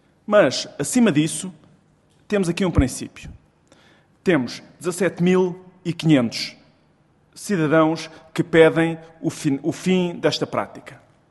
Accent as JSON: {"language": "Portuguese", "town": "Lourinhã", "region": "Lisbon", "country": "Portugal", "said": "Eu sou da Lourinhã, os meus antepassados são da Lourinhã desde o século XVII e vivo na aldeia das Cesaredas, que tem 300 habitantes, em pleno campo."}